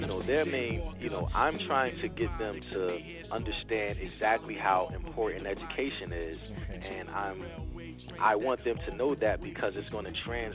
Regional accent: New Brunswick, New Jersey, United States; also born or lived in Willowboro, New Jersey / Franklin, New Jersey; I was born in New Brunswick, New Jersey. I spent time between New Brunswick and Willowboro, New Jersey, and also Franklin, New Jersey, as far as my roots and where I lived and how I came up.

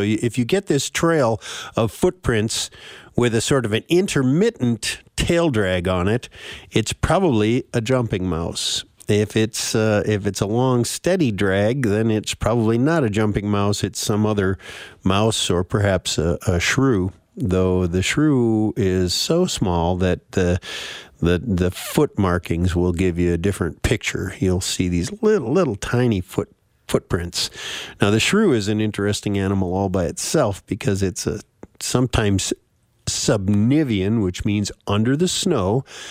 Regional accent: Park Rapids, Minnesota, United States; I came here in 1950, and I've been here ever since. And I moved here from Park Rapids, so I wasn't like I came from Illinois or someplace like that. I am not a carpetbagger. I'm a northern Minnesota boy

